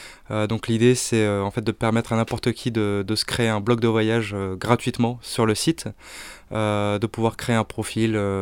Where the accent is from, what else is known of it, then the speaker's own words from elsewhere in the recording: Lille, Hauts-de-France, France; Donc j'ai 30 ans, je suis originaire de Lille. J'ai un parcours assez classique, école de commerce. J'ai vécu un an aux États-Unis quand j'avais 17 ans.